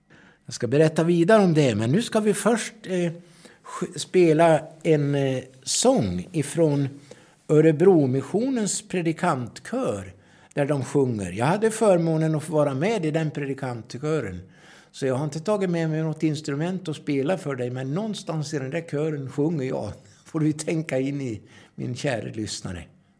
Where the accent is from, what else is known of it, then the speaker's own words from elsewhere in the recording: Edsbyn, Gävleborg County, Sweden; den församling jag tillhörde hemma i Edsbyn i södra Norrland i Hälsingland